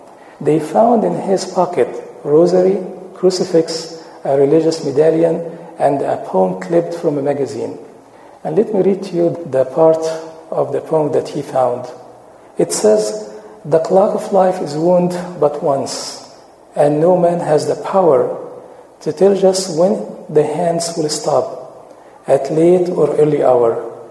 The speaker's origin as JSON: {"language": "English", "town": "Chicago", "region": "Illinois", "country": "United States", "said": "You know that many years ago, Al Capone virtually owned Chicago. We all know since we are from Chicago."}